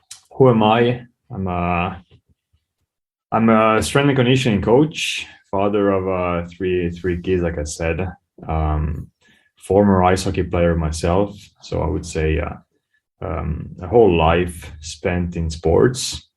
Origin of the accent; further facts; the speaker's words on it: Switzerland; also born or lived in Finland; Yeah. So, like I said, I was born in Finland. I grew up in Switzerland.